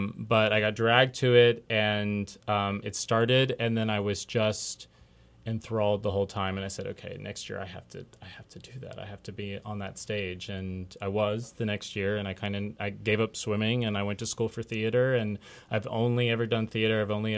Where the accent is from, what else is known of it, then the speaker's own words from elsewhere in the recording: North Carolina, United States; I did not grow up here. I grew up in North Carolina.